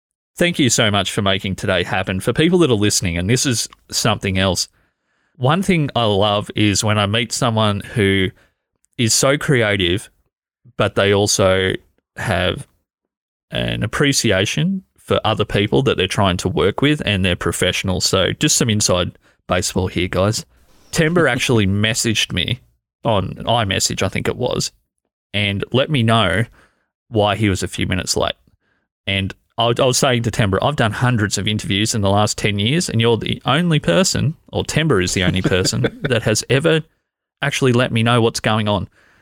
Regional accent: Australia; I'm from Australia here, Timber.

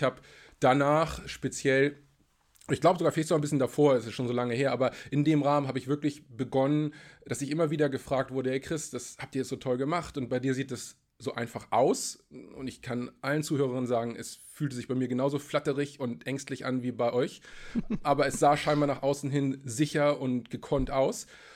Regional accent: Germany; in Deutschland, wo ich aufgewachsen bin, wo Arbeit anstrengend und entbehrungsreich sein muss

